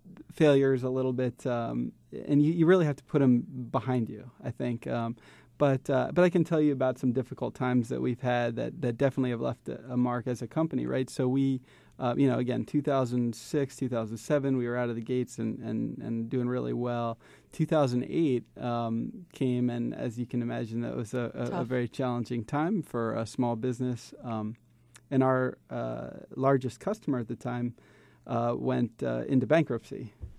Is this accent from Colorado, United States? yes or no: no; Baltimore, Maryland, United States; My mother is from Puerto Rico, I grew up here in Baltimore